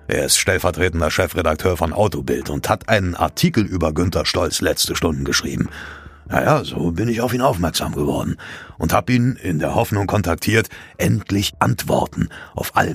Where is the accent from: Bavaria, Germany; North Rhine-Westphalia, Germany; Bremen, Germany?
North Rhine-Westphalia, Germany; So war das auch bei uns im Sauerland.